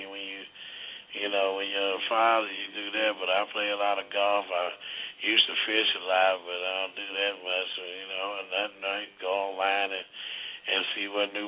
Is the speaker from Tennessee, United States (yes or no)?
no; St. Louis, Missouri, United States; in my hometown, St. Louis, Missouri.